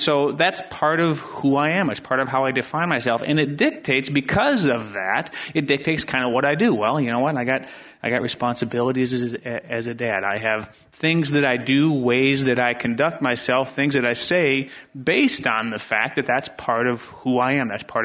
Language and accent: English; Wisconsin, United States; You know, I grew up in a small town in Wisconsin, and I was born and raised in Wisconsin, wasn't I?